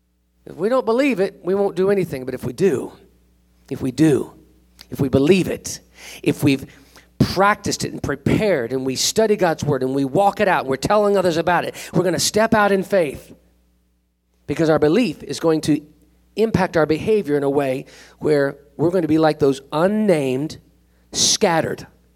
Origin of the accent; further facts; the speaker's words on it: California, United States; also born or lived in Florida / Tennessee; I was born in Florida, lived the first 3 years of my life in Tennessee, grew up in California, and now I'm here. I've been scattered all over this nation.